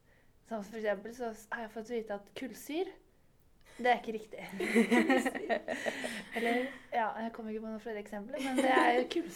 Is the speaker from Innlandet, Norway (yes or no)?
no; Østfold, Norway; Ja, det sikkert ikke så vanskelig, i hvert fall for utenforstående, å finne seg at jeg kommer fra Østfold.